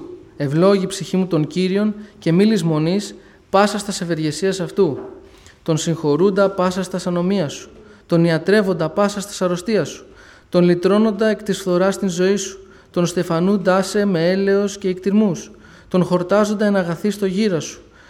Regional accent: Menidi, Attica, Greece; also born or lived in Athens; εγώ γεννήθηκα το 88 στην Αθήνα, μεγάλωσα στο Μενίδη. Δεν γεννήθηκα μέσα σε χριστιανική οικογένεια, τουλάχιστον όχι της Ελευθέρας Αποστολικής Εκκλησίας Πεντηκοστής.

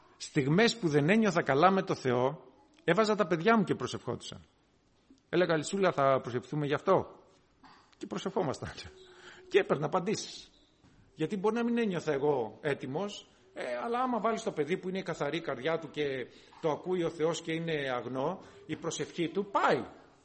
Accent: Chalkida, Central Greece, Greece; επειδή είμαι από Χαλκίδα εγώ.

